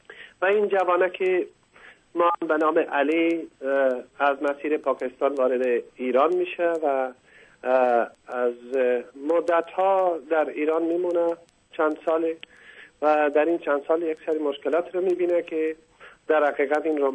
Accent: Kabul, Afghanistan; now in Sweden; من از کابل هستم و حدود 23 ساله در سوئد زندگی میکنم و مسیر راهی که از کابل تا سوئد رسیدم از پاکستان، ایران و هندوستان گذر میکرد.

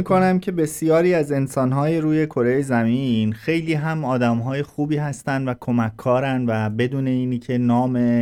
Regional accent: Iran; حداقل ما که ایرانی هستیم

